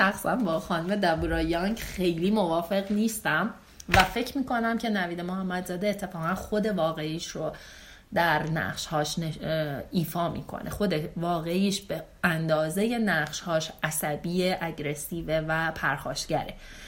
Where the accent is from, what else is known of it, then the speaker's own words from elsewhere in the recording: Iran; در اون جایی که ما به دنیا اومدیم، خیلیامون بزرگ شدیم، رشد کردیم، دوره های رشد اجتماعیمون رو طی کردیم، مدرسه رفتیم، دانشگاه رفتیم، کار کردیم،